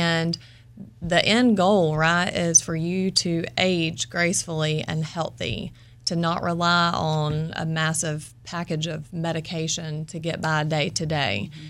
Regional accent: Georgia, United States; And I'm from Georgia. So when I was 26, I competed in Miss Georgia USA

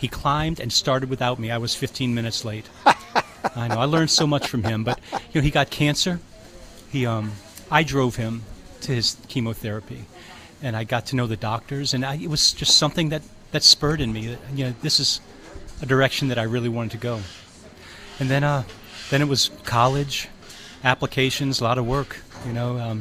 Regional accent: New Orleans, Louisiana, United States; I was raised in New Orleans. A humble background. You know, my mother's family was Sicilian. My father's people were Cajuns.

